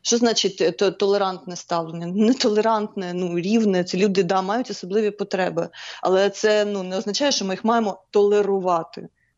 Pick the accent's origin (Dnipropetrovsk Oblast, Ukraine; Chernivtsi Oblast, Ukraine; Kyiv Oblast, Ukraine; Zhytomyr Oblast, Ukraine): Dnipropetrovsk Oblast, Ukraine; Kryvyi Rih; Я з Кривого Рогу.